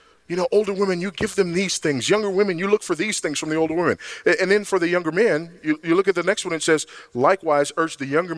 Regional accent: Los Angeles, California, United States; born or raised there

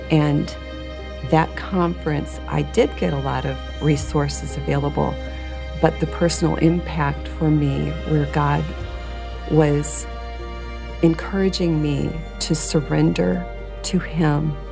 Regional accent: Valparaiso, Indiana, United States; I'm from Valparaiso, Indiana.

